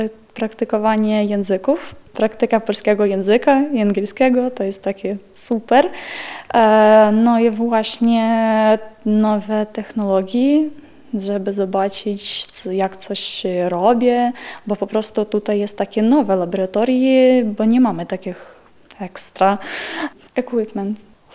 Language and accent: Polish; Ukraine; Polish is a second language; jestem Ukrainką.